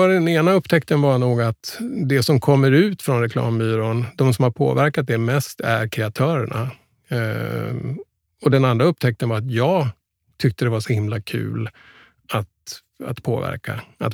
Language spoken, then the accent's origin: Swedish; Sandviken, Gävleborg County, Sweden; born there; vi hamnade i Sandviken, eller att jag föddes i Sandviken.